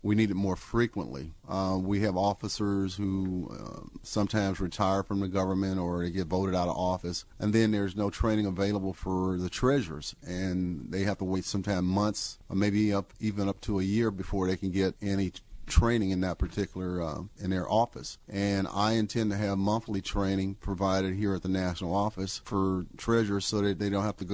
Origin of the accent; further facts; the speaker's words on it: California, United States; since I come from California, Southern California in particular, there's a lot of diversity in Southern California.